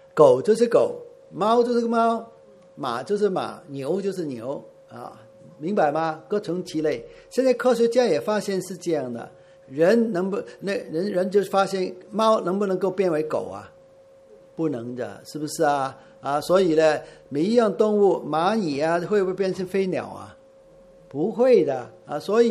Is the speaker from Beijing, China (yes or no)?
no; Guangdong, China; 我们广东人说叫气线，